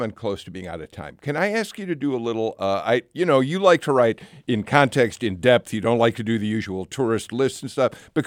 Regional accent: Chicago, Illinois, United States; my hometown.

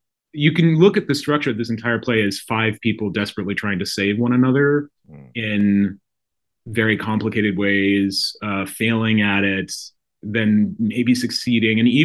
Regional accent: Idaho, United States; You know, I grew up gay in Idaho and I self-medicated with food for a good long while in my 20s.

